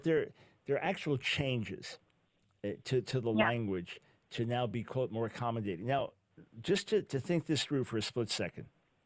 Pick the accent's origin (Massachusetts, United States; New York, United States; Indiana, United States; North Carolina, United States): New York, United States; So I'm from New York.